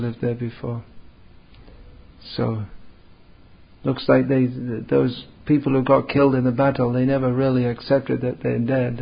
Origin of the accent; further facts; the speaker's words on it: Delhi, India; I come from Delhi, which is... if anywhere in India people are more cold, it's maybe in Delhi.